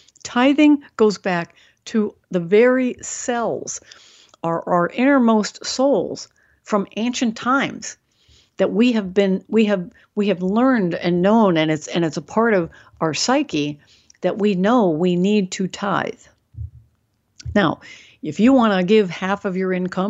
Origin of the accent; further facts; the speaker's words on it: Ireland; you know, I'm Irish, so, you know, I know a little bit about, you know, the ancient Gaels.